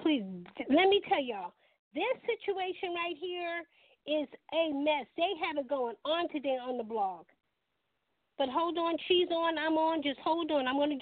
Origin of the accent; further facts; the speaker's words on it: New York, United States; now in Charleston, United States; I'm originally from New York. When I got to Charleston, I hated it.